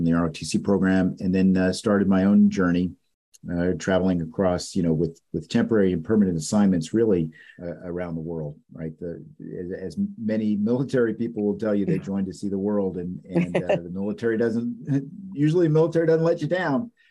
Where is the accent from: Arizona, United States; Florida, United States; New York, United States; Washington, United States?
Arizona, United States; Fort Huachuca; born there; also born or lived in Ethiopia / Europe; I was born in Fort Huachuca, Arizona. Some people may be familiar with that. We moved to Ethiopia, spent time in Africa and then Europe and then back in the States before he retired.